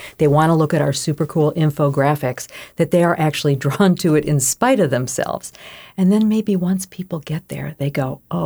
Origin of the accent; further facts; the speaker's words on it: Michigan, United States; I mean, I'm from Michigan. Okay, that was one of the key states in this last election.